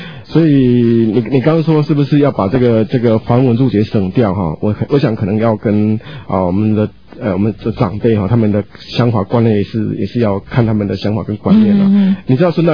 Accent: Yunlin County, Taiwan; 因为这个娘家在台中嘛，所以我们没有到台中去迎娶就是在我们云林那边

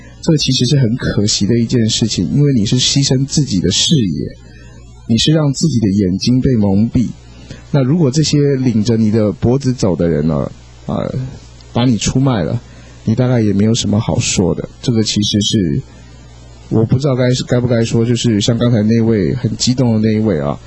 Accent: Taiwan; 所以说我们台湾人就应该兴高采烈的接受哦

